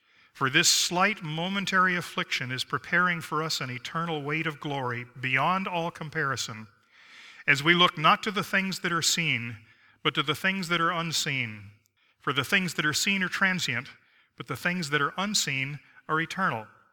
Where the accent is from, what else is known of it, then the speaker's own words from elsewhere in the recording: Miami, Florida, United States; I grew up in Miami, Florida, which is not south. From Miami, you have to go north to get south.